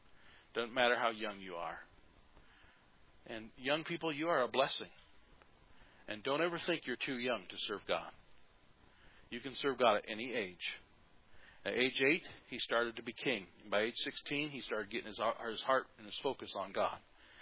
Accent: United States; And I'm a patriot. I'm American.

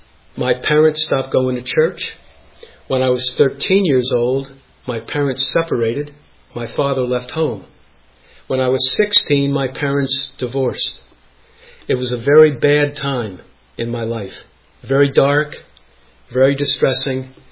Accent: Albany, New York, United States; also born or lived in Madison, Wisconsin / Burlington, Vermont; And I was born in Madison, Wisconsin. My father was going to college there at the time. When I was about 1 year old, we moved to Burlington, Vermont, and my father went to school there in Burlington. Then about 5 years old, I moved to Albany, New York, where I grew up

